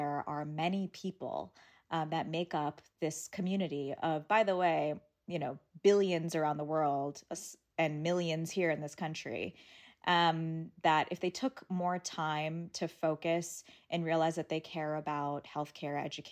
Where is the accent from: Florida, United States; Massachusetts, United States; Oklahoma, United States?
Florida, United States; Port St. Lucie; the mosque that I grew up closest to in Port St. Lucie, Florida.